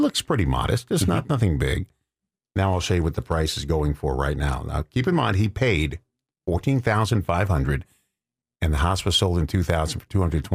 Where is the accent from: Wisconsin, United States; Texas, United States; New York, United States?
New York, United States; Massapequa; also born or lived in Bronx; My father bought our house when I was growing up. We moved from the Bronx out to Massapequa on Long Island in 1955.